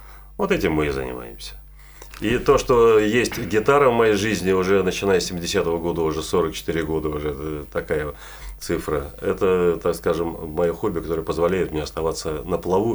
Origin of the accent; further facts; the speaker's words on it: Saint Petersburg, Russia; born there; я родился на Васильевском